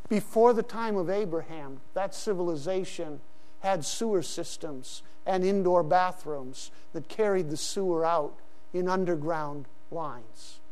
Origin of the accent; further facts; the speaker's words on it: Larkana, Sindh, Pakistan; When I grew up in Pakistan, we lived in the city of Larkana, and Larkana was only about 15 miles from Mohenjo-Daro.